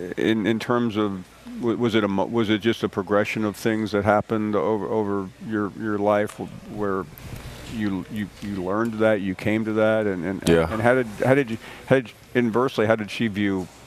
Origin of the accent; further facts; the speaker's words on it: Tennessee, United States; Yeah, I grew up in Tennessee, and every kid I knew wanted to be the starting quarterback at Tennessee.